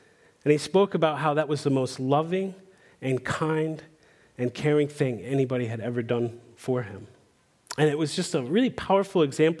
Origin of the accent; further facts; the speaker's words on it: Washington, District of Columbia, United States; Well, growing up in Washington, D.C., I was a part of a very lively youth group.